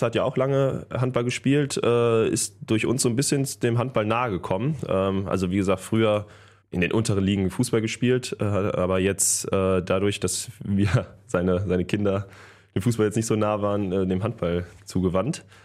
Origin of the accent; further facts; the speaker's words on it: North Rhine-Westphalia, Germany; now in Cologne, Germany; durch meine Heimat, hier auch aus dem Bergischen Land und okay, wenn ich jetzt gerade auch in Köln wohne